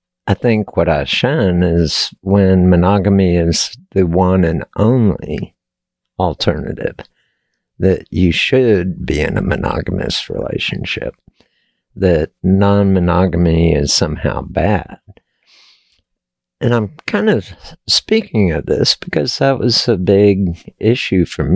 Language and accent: English; Texas, United States; which I was never really quite a cowboy, but I was born and raised in Texas.